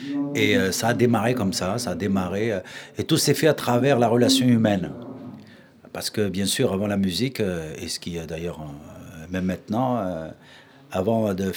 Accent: Oran, Oran Province, Algeria; particulièrement de là où je viens, c'est-à-dire de l'Oranie et Oran

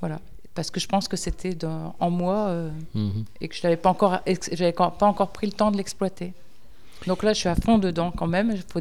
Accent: Lille, Hauts-de-France, France; je viens de Lille, donc je suis arrivée avec mes cadres, je ne connaissais rien.

